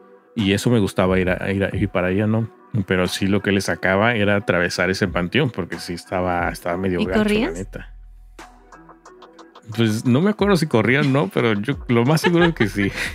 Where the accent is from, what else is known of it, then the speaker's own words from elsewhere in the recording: Veracruz, Mexico; allá por la región de donde soy, de Veracruz.